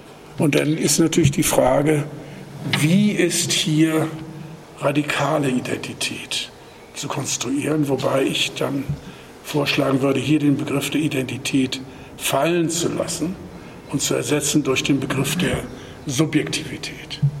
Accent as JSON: {"language": "German", "town": "Kiel", "region": "Schleswig-Holstein", "country": "Germany", "said": "Also natürlich bin ich Schleswig-Holsteiner. Natürlich bin ich Kieler. Natürlich bin ich auch, was ich dann erst so richtig gelernt habe, als ich im Ausland war, Deutscher."}